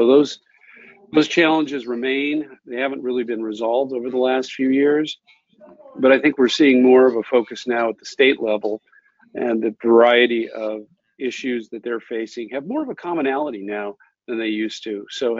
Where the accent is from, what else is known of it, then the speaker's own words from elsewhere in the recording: Pacific Northwest, United States; also born or lived in Chicago; I was born in Chicago, grew up on a ranch in the Pacific Northwest, and spent my summers as a machinist in a salmon cannery in Alaska.